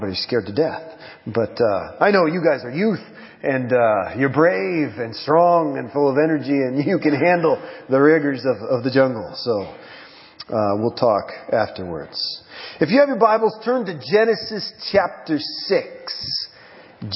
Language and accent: English; Portland, Oregon, United States; now in Peru; We live in Peru. We're from Portland, Oregon. And we've been in the jungles of Peru for the last 8 years.